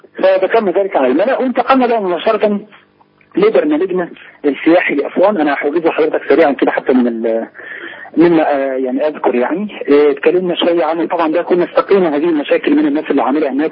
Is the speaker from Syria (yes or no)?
no; Egypt; واحنا مصريين ضاربين في العراق ومنجزات مصر القديمه